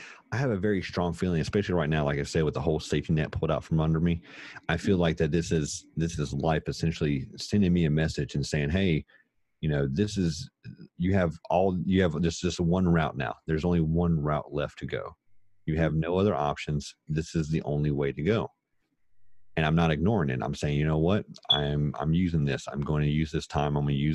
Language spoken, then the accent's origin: English; the South, United States; accent: Southern; there was that one girl in Full House Poker that would talk about my southern accent and my voice in general.